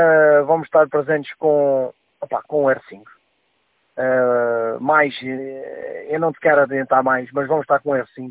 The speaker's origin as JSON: {"language": "Portuguese", "country": "Portugal", "said": "o meu nome, assim lá muito a longe, fui descendente de italiano, fui, mas sou português."}